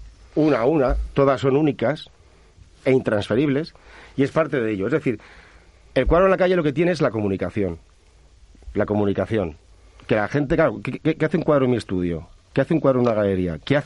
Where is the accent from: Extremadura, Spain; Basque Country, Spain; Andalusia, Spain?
Basque Country, Spain; Vitoria-Gasteiz; now in Madrid, Spain; me encanta Madrid, por cierto, yo soy de Vitoria. Un saludo a toda la gente de Vitoria.